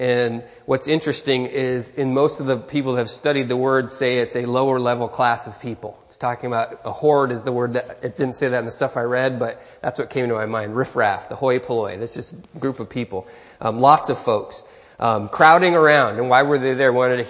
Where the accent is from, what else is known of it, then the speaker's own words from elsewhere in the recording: United States; because I'm American, ugly American